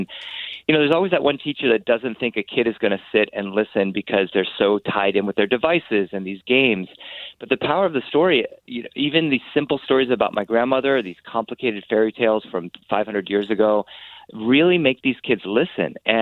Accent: Delaware, United States; Yes, as a kid, I grew up in Delaware, not too far from Pennsylvania.

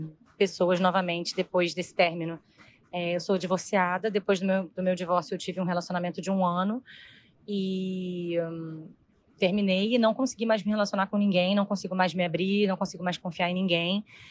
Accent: Rio de Janeiro, Brazil; sou do Rio de Janeiro, tenho 35 anos.

